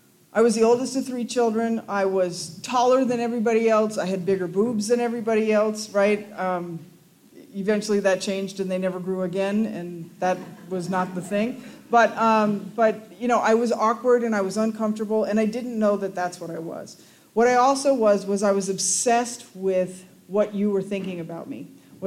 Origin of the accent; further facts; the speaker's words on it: California, United States; I grew up in the San Fernando Valley.